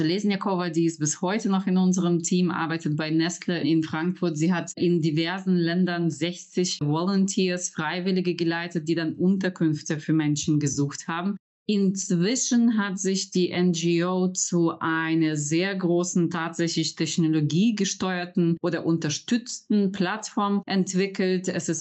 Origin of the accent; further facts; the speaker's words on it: Western Ukraine, Ukraine; Ich komme selbst aus dem Westen der Ukraine.